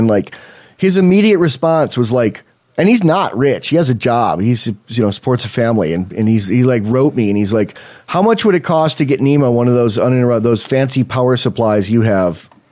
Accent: United States; I grew up near the Canadian border, and we got a lot of change that was Canadian

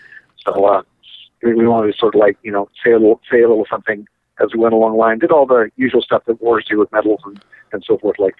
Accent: California, United States; born there; also born or lived in Oregon; I moved around a lot when I was a kid. So we were living in Oregon at that time. I was born in Southern California.

